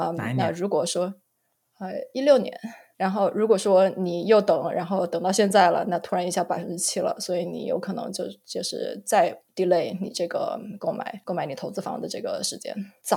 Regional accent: Hubei, China; 农村，我是在农村出生的，然后在农村长大的。我是大概2年级的上学期和下学期之间搬到城里面去的

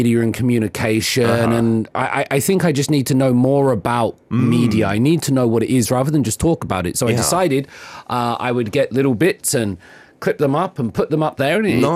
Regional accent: United Kingdom; So we come from the United Kingdom and we have so many big cities.

